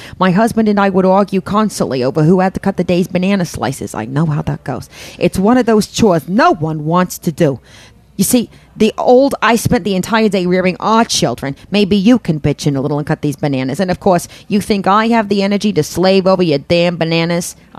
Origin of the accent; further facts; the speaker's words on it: Brooklyn, New York, United States; I had never heard of Bushwick, and I'm born and raised in Brooklyn, but we just don't ever come up this far north.